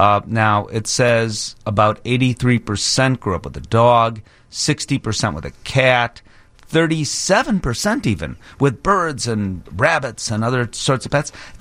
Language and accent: English; Chicago, Illinois, United States; In the day, because I'm from Chicago, I would say Lloyd Pettit.